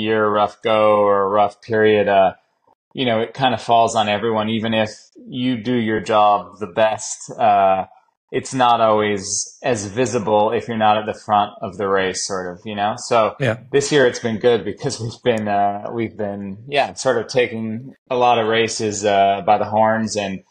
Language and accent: English; United States; Yeah, I'm an American pro cyclist, and like you said, I race for Decathlon AG Désert La Mondiale.